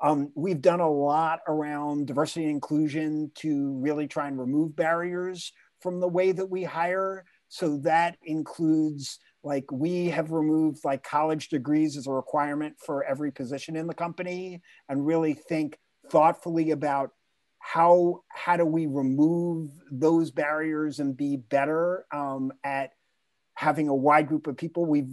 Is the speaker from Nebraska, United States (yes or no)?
no; New York, United States; now in Washington, D.C., United States; I grew up in Rockland County, New York, about 25 miles north of New York City, went to school here in Washington, D.C., where I live now